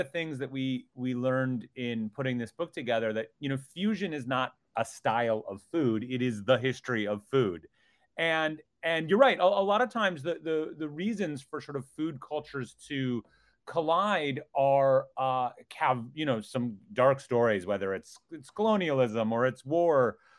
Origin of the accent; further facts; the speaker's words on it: Minnesota, United States; And I grew up in Minnesota